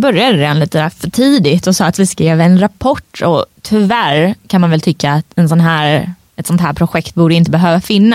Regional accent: Sweden; also born or lived in United States; Jag är svensk-amerikan, så jag har faktiskt bara nyligen kommit tillbaka till Sverige efter att ha varit i USA i nästan 13 år.

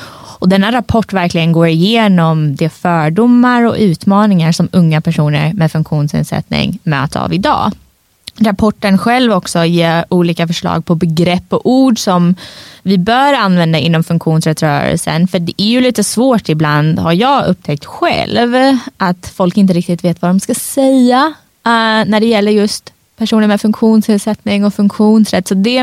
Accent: Sweden; also born or lived in United States; Jag är svensk-amerikan, så jag har faktiskt bara nyligen kommit tillbaka till Sverige efter att ha varit i USA i nästan 13 år.

